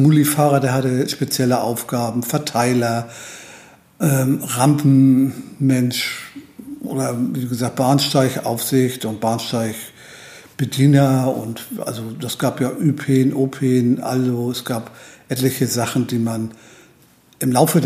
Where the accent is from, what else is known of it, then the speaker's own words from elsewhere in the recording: Hamburg, Germany; bin Hamburger Jung, bin hier geboren, meine Eltern auch, wie gesagt, und aufgewachsen auch in Hamburg und eigentlich nie Hamburg verlassen.